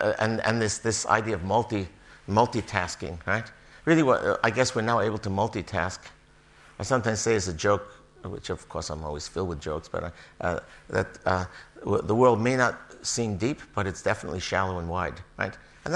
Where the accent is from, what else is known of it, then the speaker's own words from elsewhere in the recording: United States; particularly speaking as an American